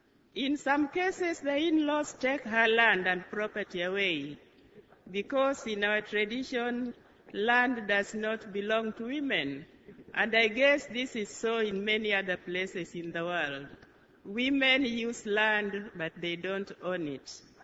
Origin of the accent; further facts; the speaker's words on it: Western, Kenya; English is a second language; I come from Western Kenya, Siaya District.